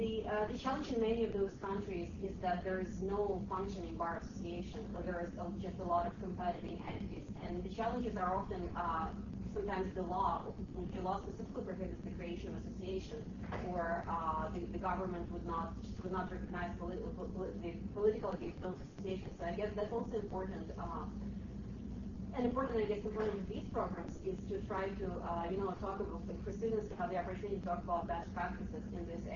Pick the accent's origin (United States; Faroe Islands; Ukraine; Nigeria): Ukraine; Ukraine, originally.